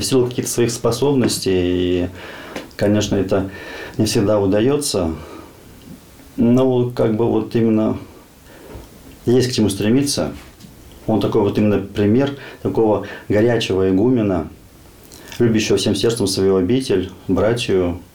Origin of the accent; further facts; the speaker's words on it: Kazakhstan; Сам родом я из Казахстана. Я там родился, вырос, закончил школу, институт педагогический.